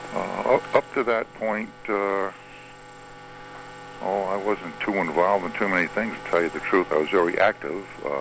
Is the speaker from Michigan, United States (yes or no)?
no; Cranston, Rhode Island, United States; born there; I was born in Cranston, Rhode Island.